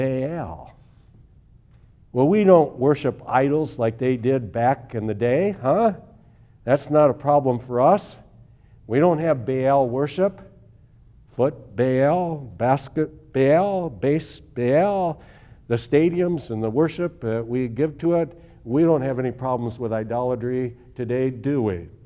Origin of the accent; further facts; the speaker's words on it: Iowa, United States; I have to say that because I'm from Iowa, and whenever we went north in Minnesota to go fishing, everybody said, from Iowa, what are you fishing, bullheads up here?